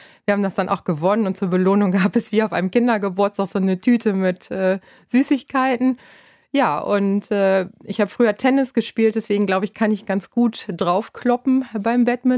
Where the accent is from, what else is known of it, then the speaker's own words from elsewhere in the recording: Hamburg, Germany; Ich bin Hamburgerin, genau.